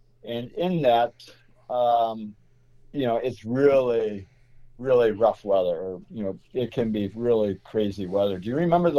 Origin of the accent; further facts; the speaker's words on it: Toledo, Ohio, United States; You know, it's Toledo made me who I am, and I'm you know, forever grateful and loyal to Toledo as my hometown.